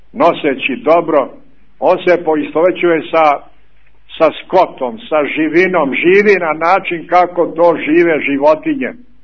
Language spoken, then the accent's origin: Serbian; Montenegro; Evo kod nas u Crnoj Gori još je kap ostao i željezara